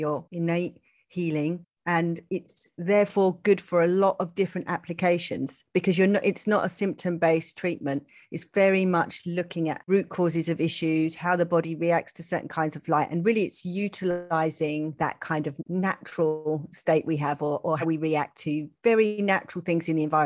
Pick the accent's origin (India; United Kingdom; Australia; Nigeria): United Kingdom; England; And I'm an English person, so you think that I might.